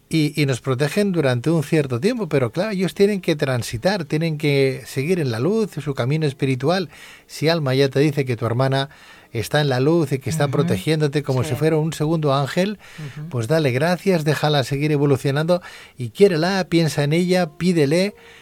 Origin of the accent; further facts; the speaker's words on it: Spain; Ya no solamente somos los españoles los que la llamamos, sino también el resto del mundo.